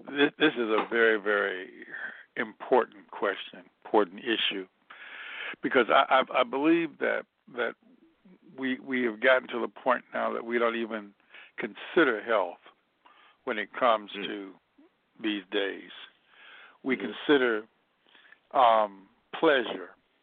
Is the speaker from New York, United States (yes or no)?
no; Cleveland, Ohio, United States; growing up in Cleveland, Ohio, moving up to the projects, up with mobility, man, moving up to the projects, being on welfare